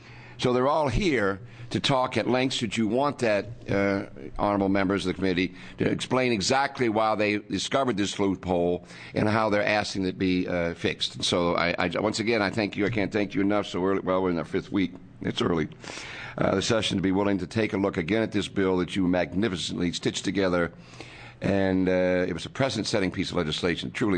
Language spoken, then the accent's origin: English; Salem, Oregon, United States; I'm from Salem.